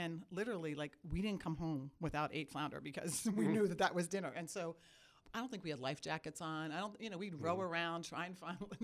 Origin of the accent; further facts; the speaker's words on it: Pennsylvania, United States; So I actually grew up outside of Philadelphia.